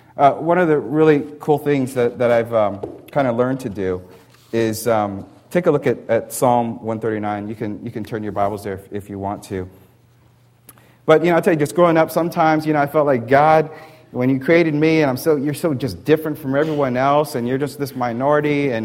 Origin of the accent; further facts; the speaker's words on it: Annapolis, Maryland, United States; also born or lived in Washington, D.C. / Jacksonville, Florida; I was born in Washington, D.C., and I was born in 1970, so I grew up in the 70s and, you know, childhood through there. And I grew up in Annapolis, Maryland. That's where I went for elementary school.